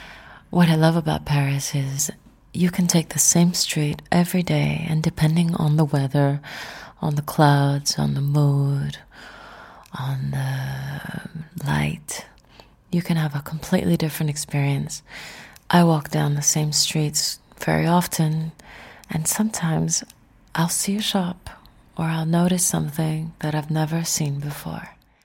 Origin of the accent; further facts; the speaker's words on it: Cuba; I tell people I come from Cuba, they just immediately get this smile on their face